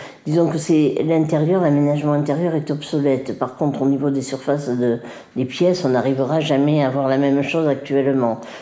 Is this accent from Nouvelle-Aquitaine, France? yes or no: yes; Bordeaux, Nouvelle-Aquitaine, France; Et les gens de Belsier, ils ne sont pas tout à fait bordelais, mais ils ne sont surtout pas béglés. Mais moi, je suis de Belsier.